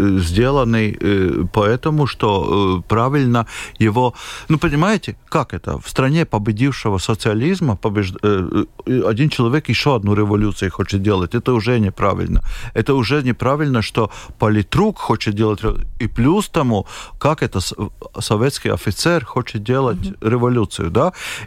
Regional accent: Latvia; Я сперва европеец, потом я латыш, да?

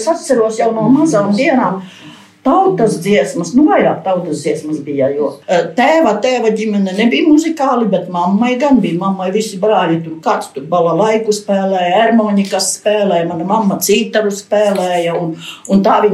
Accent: Viļaka, Latgale, Latvia; Es no Viļakas

